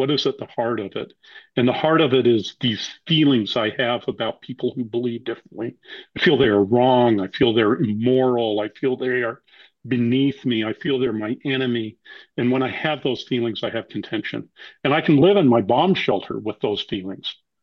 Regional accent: Salt Lake City, Utah, United States; also born or lived in Japan / India / West Africa / United Kingdom; I grew up in Salt Lake, but I've lived in other places. And I've served a mission in Japan. I've lived in India, lived in West Africa. I've lived in the UK.

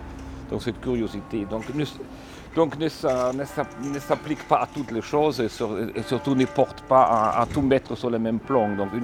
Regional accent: Cologne, North Rhine-Westphalia, Germany; là où j'ai grandi, dans la Cologne, dans la deuxième moitié des années 70, les milieux étaient quand même plutôt vivants.

